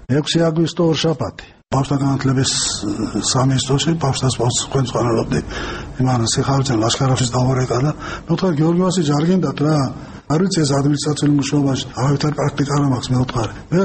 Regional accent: Tbilisi, Georgia; დიდუბეში დავიბადე გავიზარდე. სადაც მე ვცხოვრობდი, ძალიან ახლოს იყო დიდუბის ეკლესია, თამარმეფის ეკლესია სულძახიან.

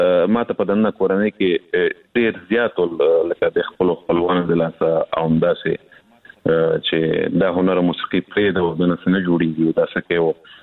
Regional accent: Afghanistan; زه افغان یم

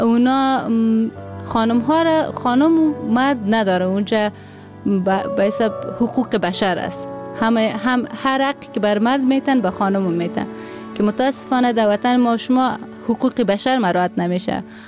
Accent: Pakistan; Persian is a second language; now in Kabul, Afghanistan; مکتب در پاکستان خواندم و از پاکستان که آمدم 2006 آماده به کنکور نبودم، لسان دری و پشتو را زیاد بلد نبودم. البته تعلیم ابتدایی را در لسان اردو و انگلیسی کردم.

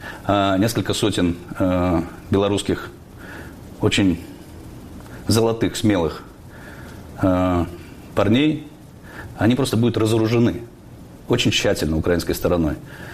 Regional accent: Belarus; И мы, белорусы

